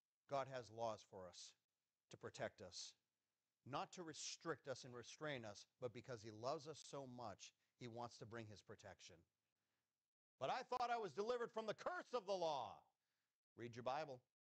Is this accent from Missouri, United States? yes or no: no; Boston, Massachusetts, United States; born there; also born or lived in New York / New Hampshire; I was born in Boston. I've lived in New York, New Hampshire, but mostly I've lived in Massachusetts.